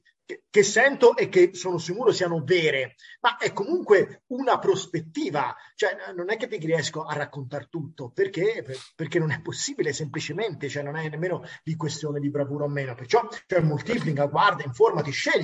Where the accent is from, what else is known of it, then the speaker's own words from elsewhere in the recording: Tuscany, Italy; sono un toscano verace